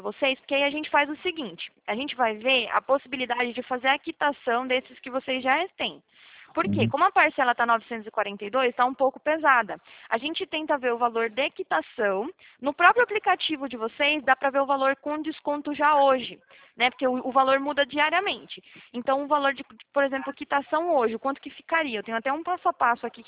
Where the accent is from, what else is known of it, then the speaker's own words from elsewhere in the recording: Atibaia, São Paulo, Brazil; Eu sou daqui de Atibaia